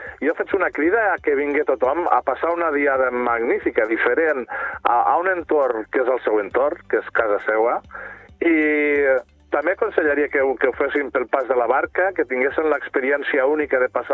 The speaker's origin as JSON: {"language": "Catalan", "town": "Corbera d'Ebre", "region": "Catalonia", "country": "Spain", "said": "jo sóc originari de Corbera, de Terra Alta, i vinc del món del vi"}